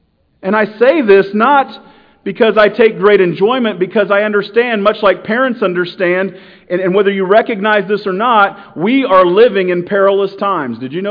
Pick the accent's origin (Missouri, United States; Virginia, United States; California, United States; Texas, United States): Missouri, United States; Kansas City; I grew up in Kansas City.